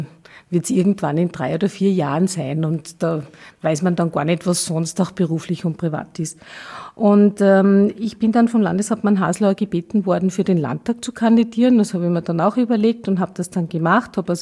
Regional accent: Salzburg, Austria; Ich bin ja Salzburgerin und ich habe also immer wieder nach Deutschland hinübergeblickt

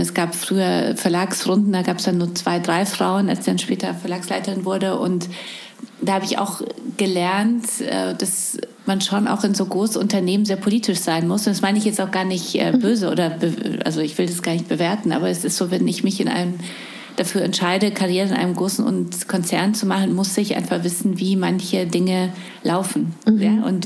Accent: Poland; Also ich komme aus Polen.

